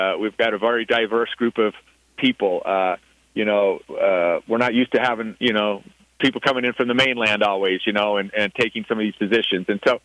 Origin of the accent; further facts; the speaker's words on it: Salt Lake City, Utah, United States; I grew up in Salt Lake City, and we'd always go to Lake Powell.